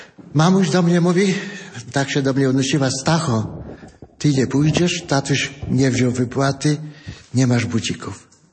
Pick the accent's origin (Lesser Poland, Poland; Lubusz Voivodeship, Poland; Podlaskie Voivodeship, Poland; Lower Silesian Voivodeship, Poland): Podlaskie Voivodeship, Poland; Sokoły; born there; Urodziłem się w parafii Sokoły, 7 kilometrów mieliśmy do kościółka.